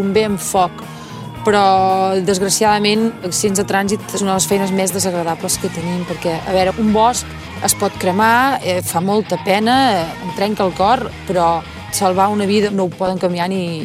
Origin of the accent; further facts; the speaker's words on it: Catalonia, Spain; Jo sóc del Bages i malauradament tenim bastantes males experiències amb els focs.